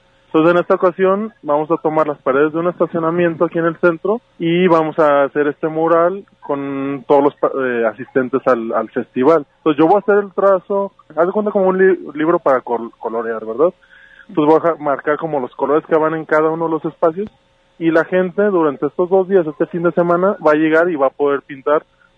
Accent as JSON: {"language": "Spanish", "town": "Arandas", "region": "Jalisco", "country": "Mexico", "tie": "born or raised there", "said": "en la cultura y en las artes aquí en Arandas."}